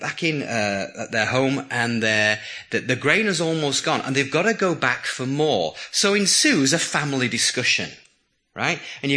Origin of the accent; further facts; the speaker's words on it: England, United Kingdom; Now that's because I'm English, which is a great problem in many ways.